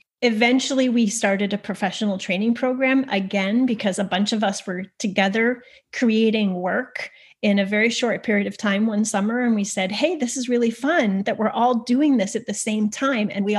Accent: Massachusetts, United States; We grew up in Western Massachusetts and our family had moved just north of the border to Vermont.

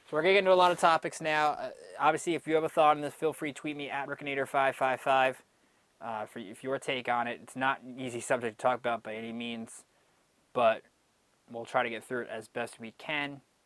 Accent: New York, United States; I'm from New York. I don't get to listen to a lot of Patriot coverage.

